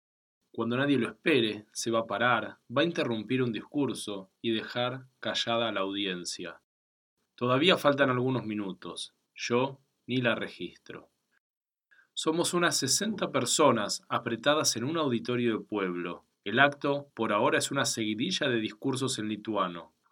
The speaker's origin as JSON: {"language": "Spanish", "country": "Argentina", "said": "Soy el único argentino, el único que desentona con rulos y un tapado rojo entre las casitas e iglesias de madera."}